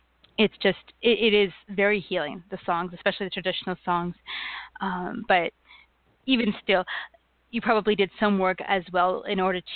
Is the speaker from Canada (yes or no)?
yes; Canada; I'm a Canadian, so I will apologize as I will. But that's just part of our personality.